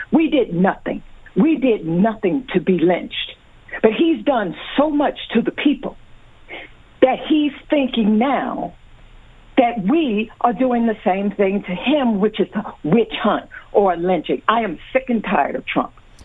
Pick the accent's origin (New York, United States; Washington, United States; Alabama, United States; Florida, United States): Alabama, United States; Selma; I was born and raised in Selma, Alabama. I know what lynchings are and how they were performed.